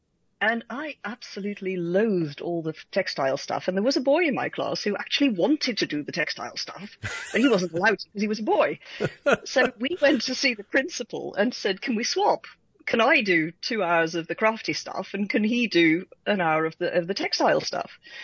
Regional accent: Netherlands; now in England; I am. Yes.

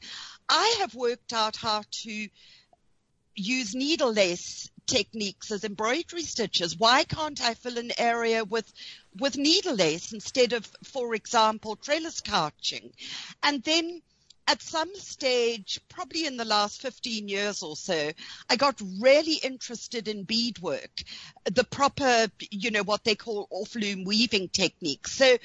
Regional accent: Zambia; I was born in Central Africa. It was Northern Rhodesia, then became Zambia. I was born there, grew up on a farm

